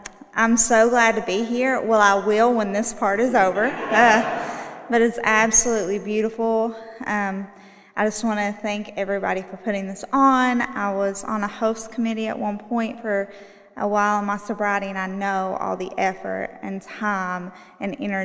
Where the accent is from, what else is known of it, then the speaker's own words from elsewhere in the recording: Kentucky, United States; So I'm originally from Eastern Kentucky. I bet y'all are very surprised with my accent, you know.